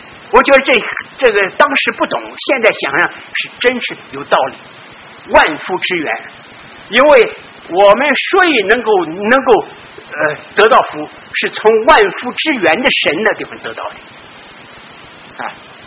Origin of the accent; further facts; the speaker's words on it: Suxian, Anhui, China; 我在原来是在安徽成长的，这安徽那个宿县的礼拜堂啊，